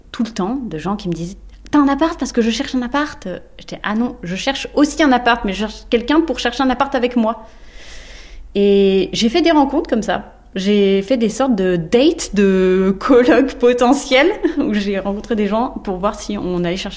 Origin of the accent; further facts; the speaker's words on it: Le Pré-Saint-Gervais, Île-de-France, France; C'est juste que le Pré-Saint-Gervais, c'est ma ville natale. Non, c'est ma ville d'enfance. C'est la ville dans laquelle mes parents vivent.